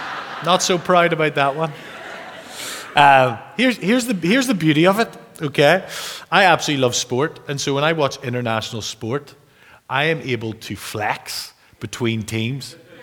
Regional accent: Durban, KwaZulu-Natal, South Africa; born there; And I was South African again. And I was talking about the fact that I was born in Durban.

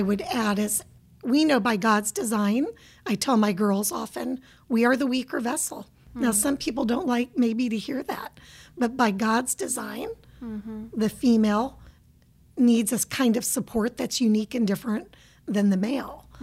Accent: Arizona, United States; moved away; also born or lived in Texas; We hail from the West. We're not Texans. We're from Arizona. But we are, Millie, those people who got to Texas as soon as we could.

